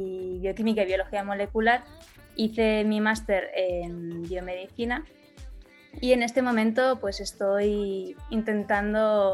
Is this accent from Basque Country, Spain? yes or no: yes; Basque Country, Spain; now in Barcelona, Spain; Soy del País Vasco y por eso estudié allí. Pero en este momento estoy estudiando en Barcelona